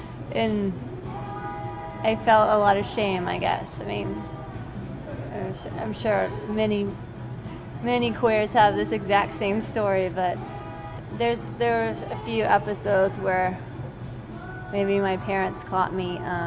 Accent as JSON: {"language": "English", "town": "Austin", "region": "Texas", "country": "United States", "tie": "born or raised there", "said": "But that's also because I grew up in Austin, and I think I had that hanging, my parents' shadow hanging over my head."}